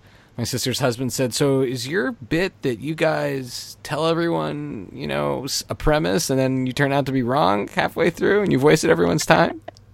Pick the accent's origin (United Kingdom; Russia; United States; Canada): Canada; I grew up in Canada